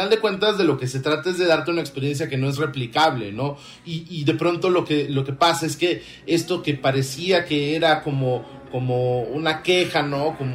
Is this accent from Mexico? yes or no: yes; Veracruz, Mexico; now in Mexico City, Mexico; yo crecí en la provincia profunda, soy de Veracruz, muy al